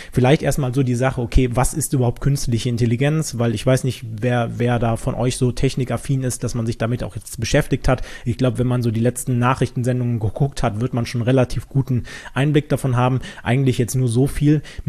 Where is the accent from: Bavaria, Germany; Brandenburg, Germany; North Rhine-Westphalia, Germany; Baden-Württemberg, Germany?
North Rhine-Westphalia, Germany; Ich komme jetzt nicht direkt aus Köln, sondern ein bisschen umlandmäßig unterwegs.